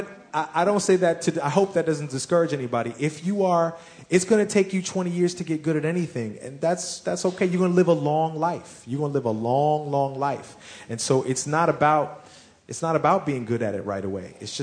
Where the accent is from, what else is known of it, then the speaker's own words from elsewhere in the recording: Philadelphia, Pennsylvania, United States; Yeah, the fact that I'm from Philadelphia, you mean?